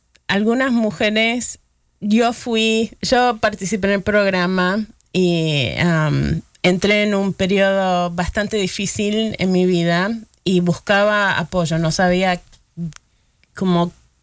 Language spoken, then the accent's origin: Spanish; New York, United States; accent: Argentine; Bueno, mis padres son argentinos y yo me crié acá en New York